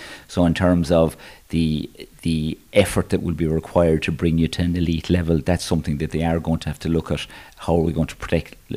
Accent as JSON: {"language": "English", "region": "Munster", "country": "Ireland", "tie": "born or raised there", "lives_now": "Kilkenny, Ireland", "said": "I grew up in Kerry, and it was Asa Stacks was my football club. When I moved to Kilkenny, I live in the O'Loughlin Gaels area"}